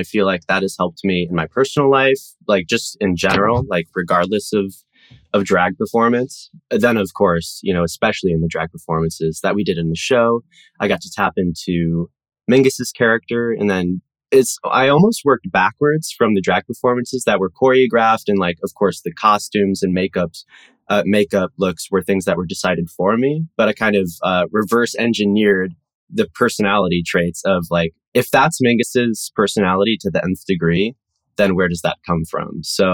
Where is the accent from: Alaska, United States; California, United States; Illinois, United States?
Illinois, United States; Des Plaines; I'm from Illinois, so just one of those other Midwest states that start with an I. Mm-hmm. Born and raised in Des Plaines, which is a suburb of Chicago